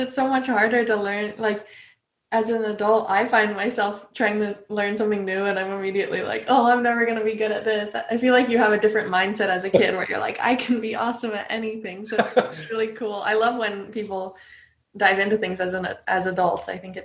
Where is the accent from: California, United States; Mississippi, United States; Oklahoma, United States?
California, United States; Sweet. So I grew up in California. My dad is from Illinois, and his dad played the banjo, my grandpa.